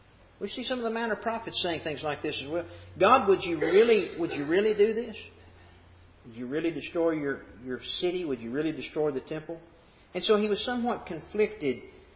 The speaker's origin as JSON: {"language": "English", "region": "Arkansas", "country": "United States", "accent": "Deep South", "lives_now": "Bowling Green, United States", "said": "I've seen it close hand, being from Arkansas. Hence, of course, my Deep South accent, in case you were wondering. But I moved to Bowling Green, Kentucky."}